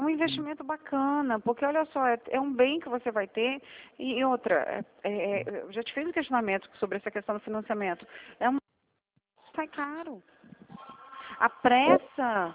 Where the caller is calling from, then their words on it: Mogi Guaçu, São Paulo, Brazil; Eu tô falando com você de Mogi Guaçu.